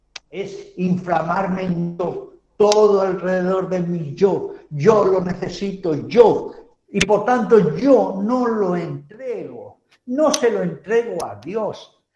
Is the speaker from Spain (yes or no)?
yes; Galicia, Spain; Yo, que como soy gallego y soy un poco bruto